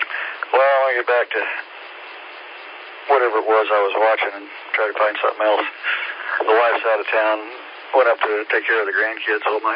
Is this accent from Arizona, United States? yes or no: no; Indiana, United States; Well, I grew up in Indiana, so I have gone to the Indy 500 once.